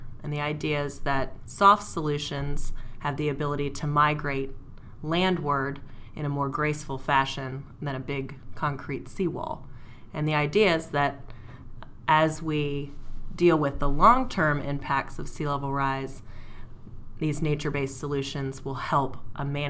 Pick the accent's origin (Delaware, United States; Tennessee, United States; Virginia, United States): Virginia, United States; Suffolk; So I am from Suffolk, Virginia, which is a community just west of where we are here in Norfolk.